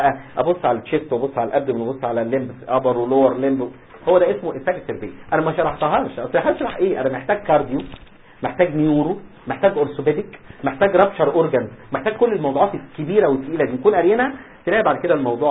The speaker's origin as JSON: {"language": "Arabic", "country": "Egypt", "said": "والكلام اللي بيحصل عندنا في مصر ده حذافيره"}